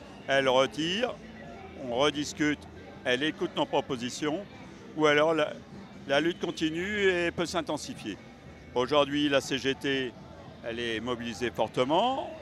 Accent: Arras, Hauts-de-France, France; Moi, je suis d'Arras, donc il y a les députés du Pas-de-Calais

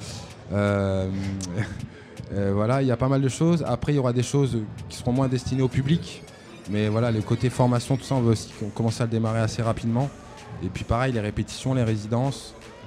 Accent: Lille, Hauts-de-France, France; je viens de Lille

